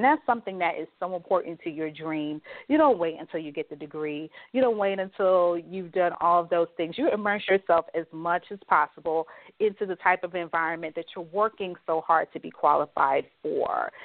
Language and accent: English; New York City, New York, United States; I'm from New York City, but I went away to boarding school as a young teenager